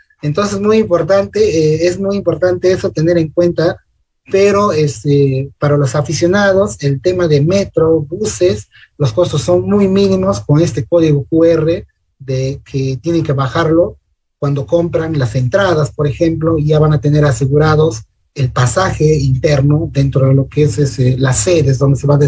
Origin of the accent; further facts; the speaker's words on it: Peru; como decimos nosotros en términos criollos, como peruanos